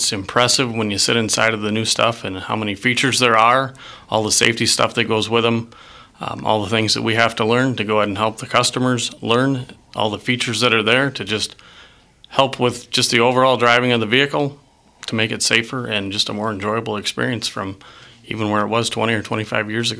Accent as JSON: {"language": "English", "town": "Ithaca", "region": "New York", "country": "United States", "tie": "born or raised there", "said": "So I grew up in Ithaca. I graduated in 2001."}